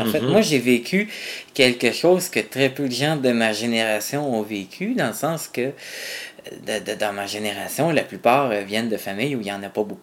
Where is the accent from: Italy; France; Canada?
Canada; Saint-Jérôme, Quebec; born there; Moi, je suis né à Saint-Jérôme.